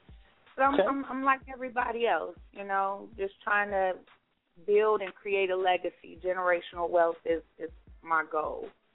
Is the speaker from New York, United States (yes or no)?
no; Chicago, Illinois, United States; I'm from here. I'm from Chicago. I'm the only child, and I found myself in St. Louis in the latter part of 2007